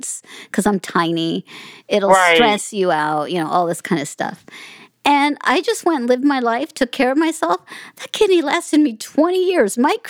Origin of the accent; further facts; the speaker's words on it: Las Vegas, Nevada, United States; born there; I was born in Las Vegas